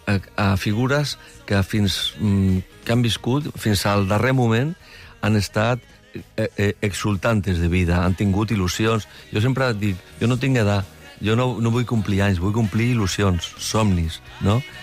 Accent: Barcelona, Catalonia, Spain; Jo vaig néixer al barri, al Poblenou, a la caseta, a la planta baixa, no? Que érem ben bé, érem quasi barraquetes, no? D'emigrants, la gent que venia de Múrcia, d'Andalusia... I jo sóc fill del barri

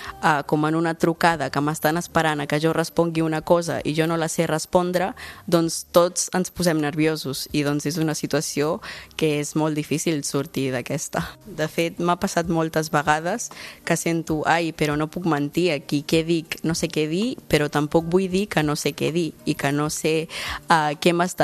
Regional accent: Catalonia, Spain; He nascut a Catalunya, m'he educat aquí i en tots els entorns he parlat sempre català.

